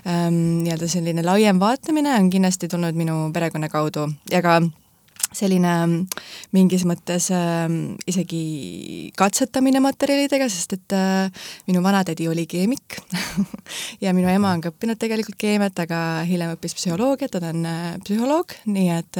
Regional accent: Tallinn, Harju County, Estonia; born there; Ja ema poolt ma olen Lõuna-Eestis pärit Elva kandist. Nii et selline segu ja muidu mina sündisin Tallinnas.

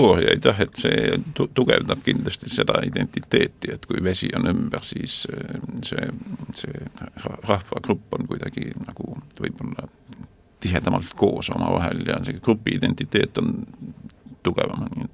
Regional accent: Saare County, Estonia; Ma ju olen saarlane

